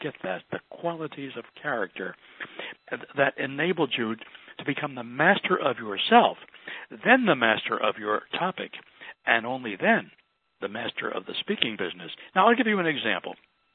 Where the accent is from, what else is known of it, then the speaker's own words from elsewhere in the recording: Ventnor, New Jersey, United States; also born or lived in Philadelphia; And we moved from Philadelphia to this little house near the Back Bay in Ventnor, New Jersey, near Atlantic City. So I'm a growing up little boy, you know, curious about everything.